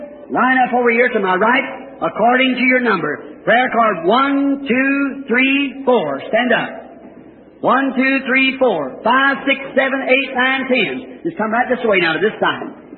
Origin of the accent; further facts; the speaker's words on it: Missouri, United States; I'm from Missouri, you have to show me, you know.